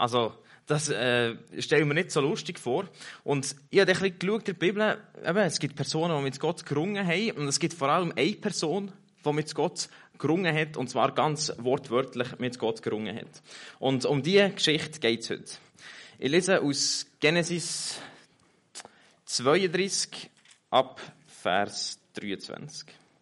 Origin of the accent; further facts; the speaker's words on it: Switzerland; Als Schweizer eben, ich kenne Ringen nicht.